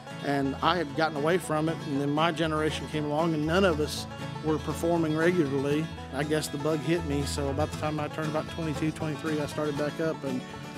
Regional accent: Ohio, United States; I was born and raised in Ohio. My dad retired a few years back, 20-some-odd years back, and I came down here to help him move to the state.

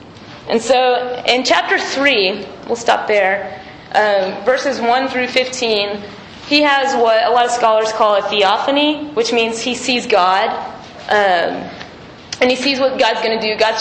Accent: Lubbock, Texas, United States; I say Habakkuk. I'm from Lubbock, so.

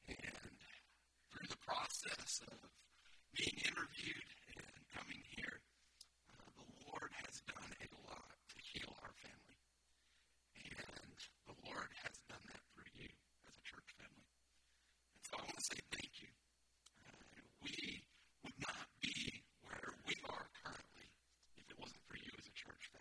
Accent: Tennessee, United States; also born or lived in Michigan; You know where I grew up. It's a small town in Tennessee. I was born originally in Michigan.

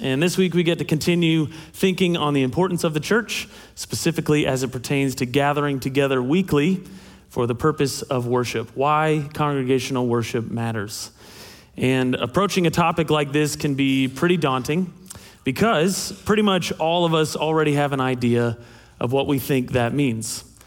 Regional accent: Greenville, United States; my name is … I was born and raised not only in Greenville, but at this church. Been here 35 years, give or take.

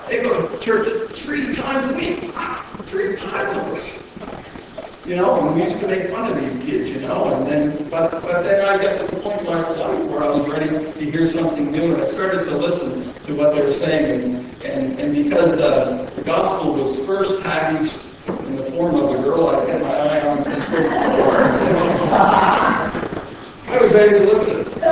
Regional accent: Nova Scotia, Canada; I was born and raised in Nova Scotia, and I was born into a church-going home.

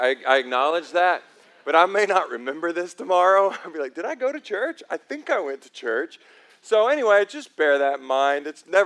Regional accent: the South, United States; I'm from the South. I'm from here, y'all.

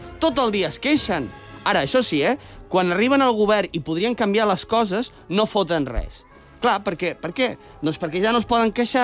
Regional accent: Catalonia, Spain; jo com a català pues, puc dir que Barcelona s'il·lumina

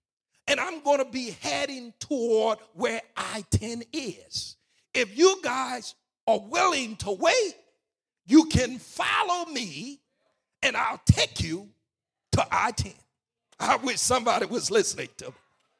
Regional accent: Baton Rouge, Louisiana, United States; We said, listen, we are from Baton Rouge. We came here on a little excursion. We're heading back.

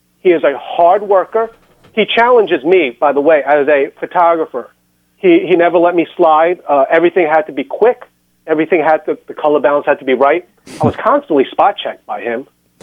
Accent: Brooklyn, New York, United States; born there; My parents are Chinese, and so I came in here, and I was born in Brooklyn, New York.

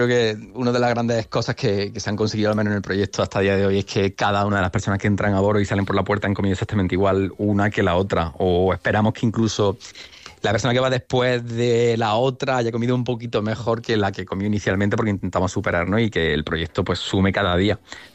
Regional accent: Andalusia, Spain; recordando un poco mi origen andaluz y a mi tierra.

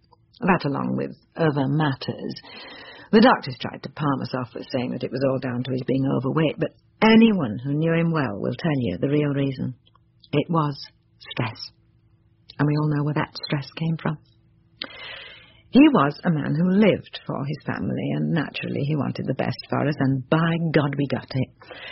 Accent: Hull, Yorkshire and the Humber, United Kingdom; So when I was a little girl growing up in Hull, while we were never what anyone would ever call rich, you'd be hard-pressed to describe us as poor.

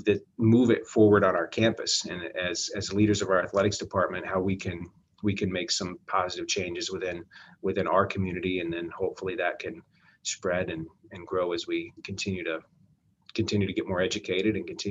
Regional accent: Wyoming, United States; I grew up in Wyoming and we had no diversity. Everyone looked like me, everyone thought like me, everyone was raised the same.

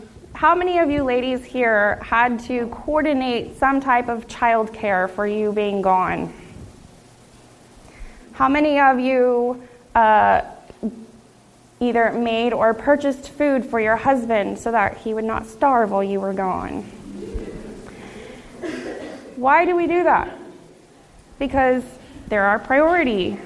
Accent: Texas, United States; So, as a Texan, what is your perception of quality ice cream?

